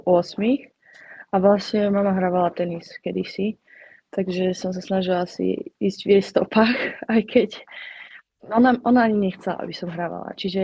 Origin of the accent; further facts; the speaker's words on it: Nové Mesto nad Váhom, Trenčín Region, Slovakia; ja som z Nového mesta nad Váhom a my máme kúsok akože k českým hraniciam